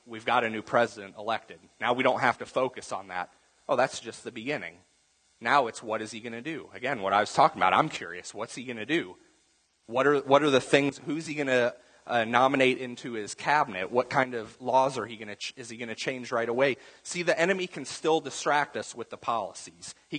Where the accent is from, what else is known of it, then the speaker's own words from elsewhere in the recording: United States; As an American, I'm very curious to see what exactly this guy does.